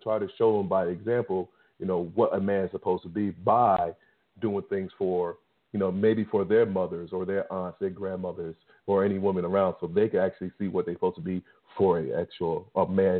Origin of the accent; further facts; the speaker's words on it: New York, United States; I know growing up in New York, if we drive into the city and we make a wrong turn or run a red light